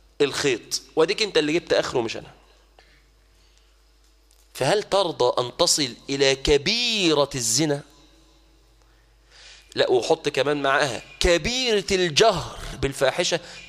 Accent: Mansoura, Dakahlia, Egypt; اظن طبعا عندنا في المنصورة حصلت حالات دي كتير

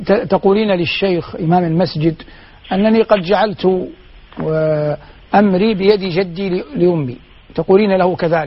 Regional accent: Hejaz, Saudi Arabia; يوجد حتى عندنا في الحجاز ما يسمى بقراءة الفاتحة

